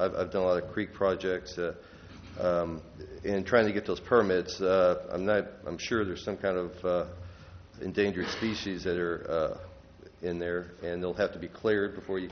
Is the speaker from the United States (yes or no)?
yes; Texas, United States; moved away; also born or lived in Maryland; I've been in California for about 15, 16 years. I've moved around the country. I came originally from Texas.